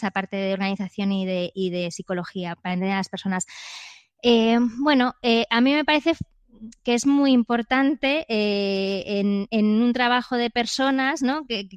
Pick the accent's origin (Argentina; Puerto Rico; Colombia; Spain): Spain; A Coruña, Galicia; yo, por ejemplo, soy de Coruña, que es una ciudad muy vibrante, ¿no? Y muy atractiva